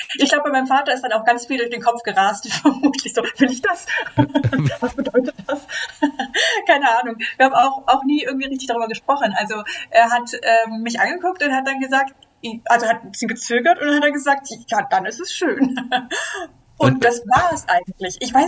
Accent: Southern Germany, Germany; Ich bin hier tatsächlich ganz im Süden Deutschlands aufgewachsen, auch im konservativ geprägten Süden Deutschlands mit wirklich klassischen Rollenbildern.

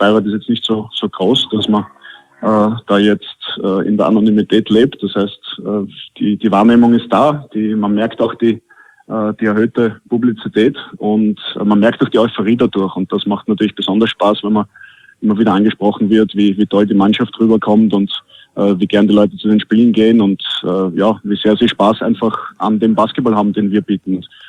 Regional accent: Austria; als Österreicher muss man natürlich Skifahren sagen, auch wenn ich selten bis nie dazukomme.

